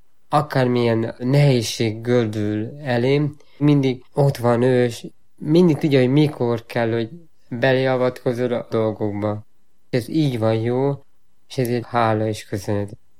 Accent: Cristuru Secuiesc, Harghita, Romania; Bekerültem a kórházba, és a kórházból bekerültem a áruházban, Székely Keresztúron. Egy hatalmas nagy áruházban, ahol körülbelül 1000-en voltunk, kellett felnőjek.

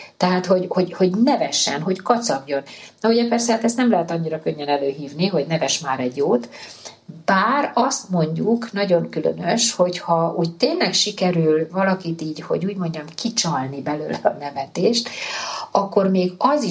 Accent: Pécs, Baranya, Hungary; hát én pécsi származású vagyok, és ott közelünkben van ugye Mohács

